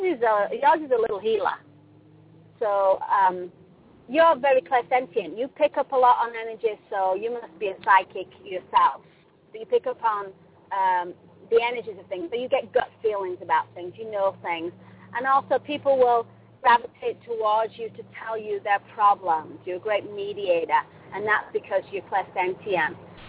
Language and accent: English; England, United Kingdom; now in Los Angeles, United States; So I say, you know, I'm from England originally, but I live in Los Angeles, so that makes me Australian.